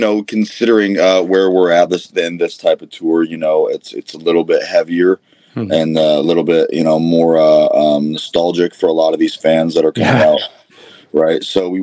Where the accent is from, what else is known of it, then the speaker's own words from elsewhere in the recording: Saginaw, Michigan, United States; I grew up in Saginaw, Michigan. So I'm north east of Lansing.